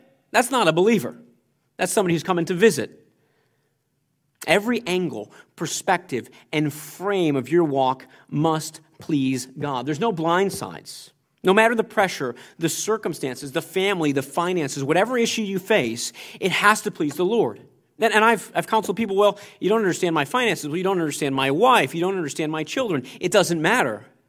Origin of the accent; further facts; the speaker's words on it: United States; I'm from America. My wife's from France.